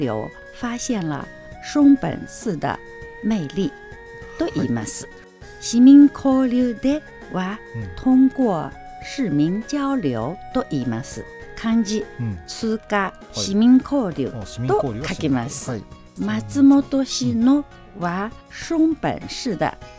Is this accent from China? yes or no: yes; Shanghai, China; 私の生まれ育った故郷は上海です。